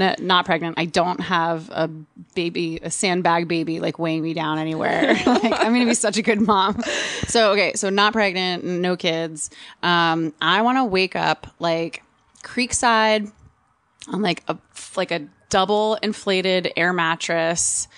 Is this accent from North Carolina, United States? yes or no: no; New Jersey, United States; No, I'm an Italian from Jersey. I don't think we have any marriage traditions.